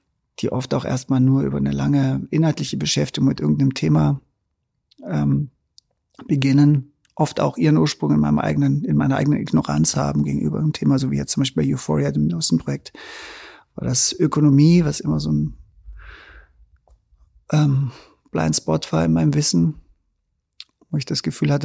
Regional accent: Munich, Bavaria, Germany; Filmkinos in meiner Heimatstadt München

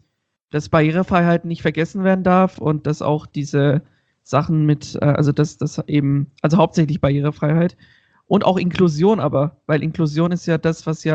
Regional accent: Nuremberg, Bavaria, Germany; Ich komme aus Nürnberg

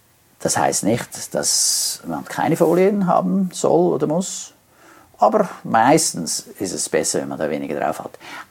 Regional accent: Switzerland; ich komme aus der Schweiz.

